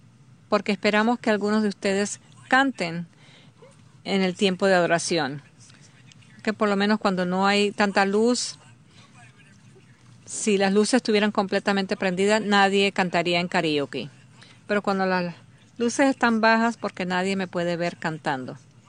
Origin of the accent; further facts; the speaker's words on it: Hattiesburg, Mississippi, United States; Cuando yo crecí, había un restaurante en Hattiesburg, donde yo crecí, que solamente estaba abierto 24 horas al día.